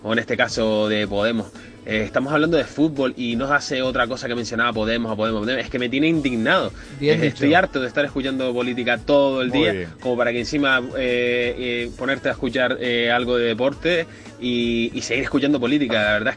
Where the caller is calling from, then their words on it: Canary Islands, Spain; de Gran Canaria.